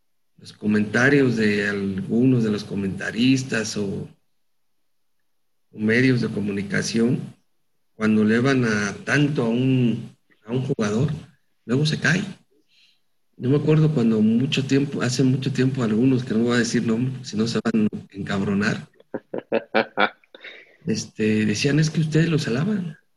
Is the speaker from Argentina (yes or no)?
no; Mexico; como mexicano, lo único que quieres es que le vaya bien a tus compatriotas.